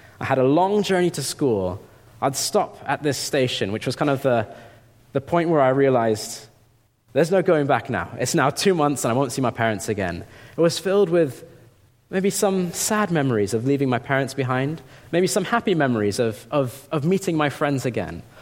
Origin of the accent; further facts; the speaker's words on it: India; I grew up in India. He was also from India.